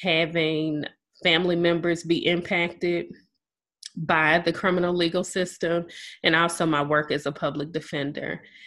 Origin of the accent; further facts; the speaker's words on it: Memphis, Tennessee, United States; I returned to my hometown of Shelby County, which is Memphis, Tennessee